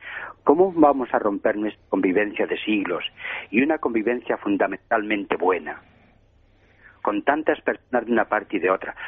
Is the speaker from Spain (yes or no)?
yes; Spain